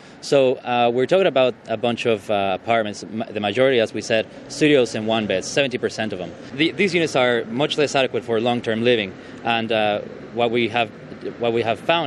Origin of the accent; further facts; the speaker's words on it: Mexico City, Mexico; I'm actually from Mexico City, and in Mexico City, we have buildings that are 60 stories high.